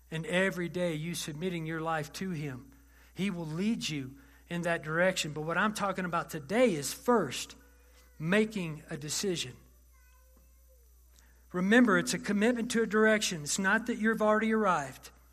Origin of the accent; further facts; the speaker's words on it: Texas, United States; I will work diligently, that's a big word, I'm from Texas, to provide for the needs of my family.